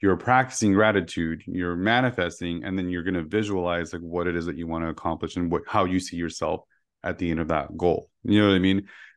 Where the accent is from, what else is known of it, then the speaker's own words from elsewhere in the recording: Los Angeles, California, United States; I grew up in East LA, Boyle High, so all we had was like hills.